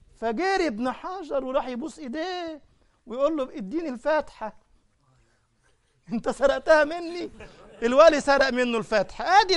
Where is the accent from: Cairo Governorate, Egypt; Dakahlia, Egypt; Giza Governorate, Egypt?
Giza Governorate, Egypt; Giza; أنا كان عندي حوالي 17 سنة وكنت إمام لمسجد عندنا في الجيزة اسمه عمر بن الخطاب.